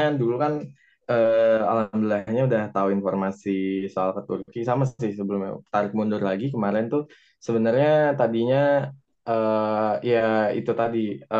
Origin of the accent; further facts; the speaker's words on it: Indonesia; hampir mirip-mirip sama kota asal aku di Indo